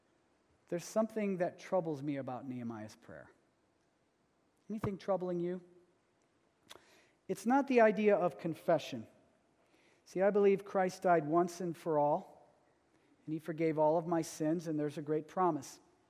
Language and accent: English; United States; because I'm an American and I'm raised with this kind of rugged individualism